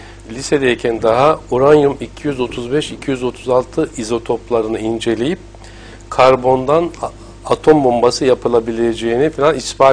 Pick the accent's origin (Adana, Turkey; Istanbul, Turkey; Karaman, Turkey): Karaman, Turkey; born or raised there; also born or lived in Ermenek